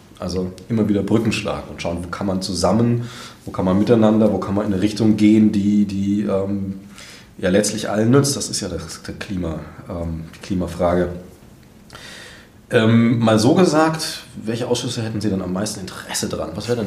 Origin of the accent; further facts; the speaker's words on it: Bavaria, Germany; Also stolz bin ich da als Bayer auch nicht drauf.